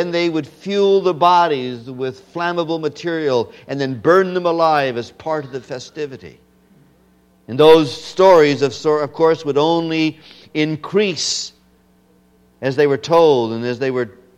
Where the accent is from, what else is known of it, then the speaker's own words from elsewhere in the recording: Saskatchewan, Canada; I was born and raised in Saskatchewan. Born very young into a minister's home in that wonderful province of Saskatchewan.